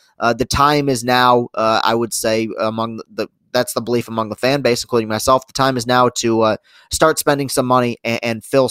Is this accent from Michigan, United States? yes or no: yes; Michigan, United States; Lansing, Michigan, capital city of my home state, Michigan.